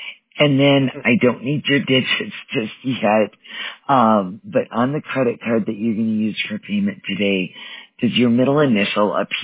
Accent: Wisconsin, United States; I grew up in Wisconsin, so I should know.

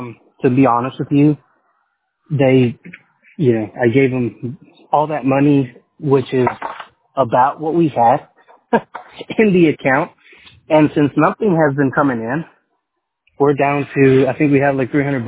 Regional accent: California, United States; born there; I was born in California.

